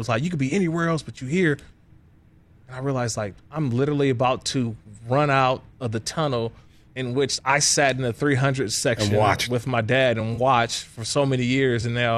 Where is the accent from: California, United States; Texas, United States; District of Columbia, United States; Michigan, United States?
California, United States; Oakland; Like, because I was the kid from Oakland, they would gravitate to me. Like, hey, what's up, Oakland?